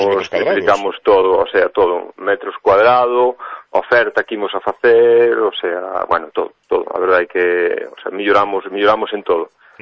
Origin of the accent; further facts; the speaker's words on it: Callón, Galicia, Spain; Mira que eu son daqui de Callón, vivo aquí, levo toda a vida aquí